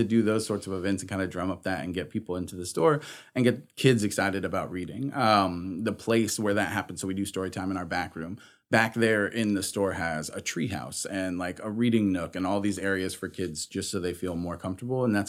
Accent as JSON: {"language": "English", "region": "Texas", "country": "United States", "tie": "born or raised there", "moved": "as an adult", "said": "But when we first moved, we moved from Texas. We had lived there our whole lives."}